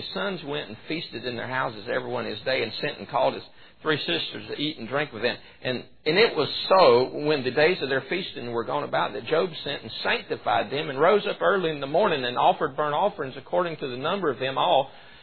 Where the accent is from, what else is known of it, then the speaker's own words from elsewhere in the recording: Rutherfordton, North Carolina, United States; in this area where I was raised, and I was born in Ruffton